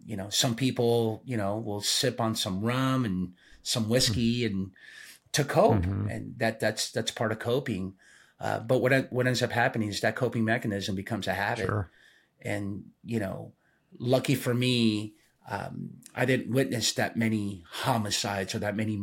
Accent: Lima, Peru; moved away; I was born and raised in Lima, Peru, and soccer's my life.

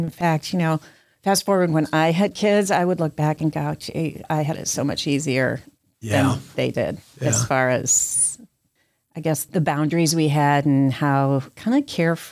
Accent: Ohio, United States; I grew up in Ohio.

